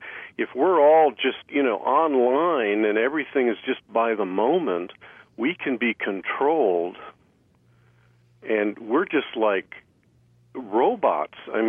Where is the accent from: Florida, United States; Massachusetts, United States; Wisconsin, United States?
Wisconsin, United States; Milwaukee; when I grew up in Wisconsin in the 50s, I was telling my church, I had a Good Friday service at my church yesterday, and when I was growing up in Milwaukee, everything was closed on Good Friday.